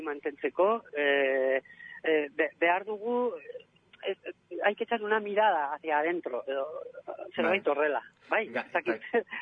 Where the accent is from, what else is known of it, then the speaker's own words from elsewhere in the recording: Pamplona, Navarre, Spain; Bai, ni Iruñakoa naiz.